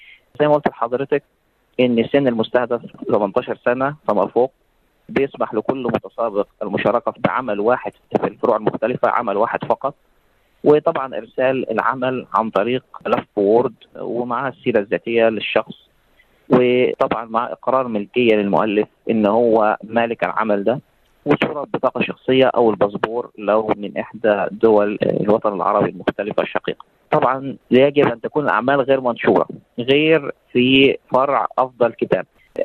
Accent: Egypt; دي هيئة حكومية يعني عندنا في مصر هنا

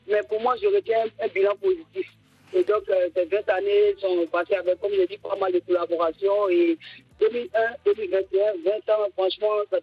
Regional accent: Côte d’Ivoire; Et là, chez nous, en Côte d'Ivoire, c'est important qu'on puisse jauger un peu notre record de popularité

